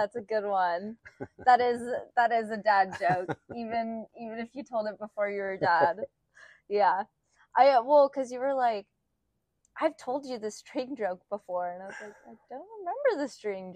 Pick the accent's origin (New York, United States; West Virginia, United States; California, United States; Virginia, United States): California, United States; San Diego; I can't relate to growing up because I grew up here in San Diego, which is so temperate.